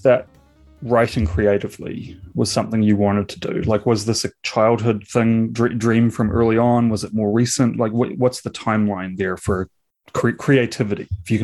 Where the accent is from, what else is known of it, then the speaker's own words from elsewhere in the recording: Dunedin, Otago, New Zealand; I grew up in Dunedin, New Zealand. So small, about the same size as Nanaimo, but, you know, way further away from sort of everything.